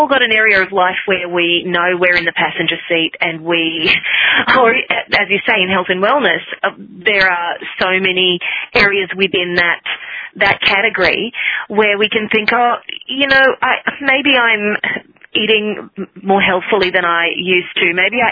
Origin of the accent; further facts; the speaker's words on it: Australia; now in New York, United States; Well, I am from Australia originally